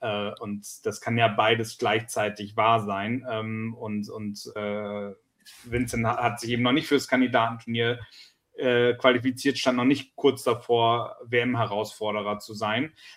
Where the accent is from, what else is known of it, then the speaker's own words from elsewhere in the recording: Northern Germany, Germany; mein Familienbaum kommt aus der Pfalz. Kulturell bin ich Norddeutscher.